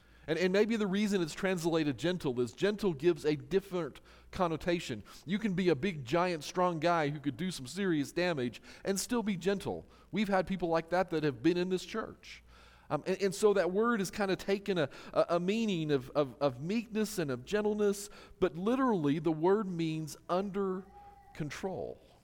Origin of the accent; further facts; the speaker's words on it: Salt Lake City, Utah, United States; Now most of you know I grew up in Salt Lake, and that's been my favorite football team